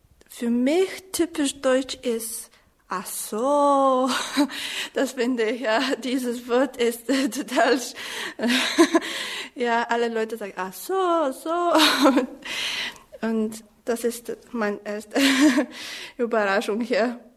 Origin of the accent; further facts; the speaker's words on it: Sofia, Sofia City, Bulgaria; German is a second language; Ich komme aus Bulgarien, von der Hauptstadt Sofia. Ich bin 22 und ich mag Sprachen lernen